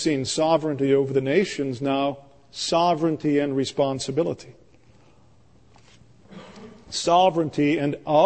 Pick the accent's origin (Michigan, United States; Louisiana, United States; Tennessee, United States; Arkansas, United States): Michigan, United States; We're from Michigan and we'd like to get in.